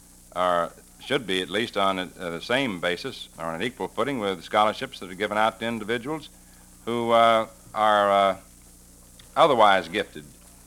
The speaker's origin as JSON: {"language": "English", "region": "Alabama", "country": "United States", "tie": "born or raised there", "said": "I confess that my experience is limited to a section of the South, born and raised in Alabama."}